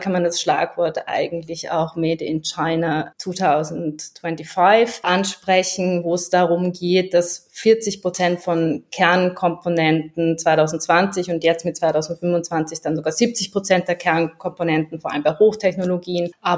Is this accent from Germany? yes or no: no; Austria; ich komme aus Österreich